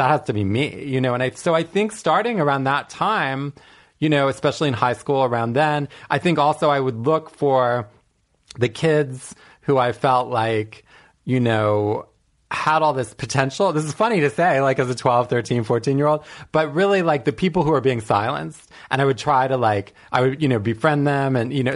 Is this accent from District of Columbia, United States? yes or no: yes; Washington, District of Columbia, United States; Yeah, I grew up in suburban DC.